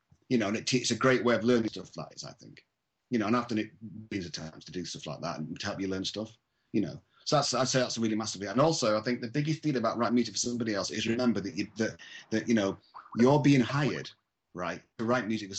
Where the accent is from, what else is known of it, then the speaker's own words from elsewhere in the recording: Scotland, United Kingdom; God, I'm actually Scottish as the worst of the world, aren't we?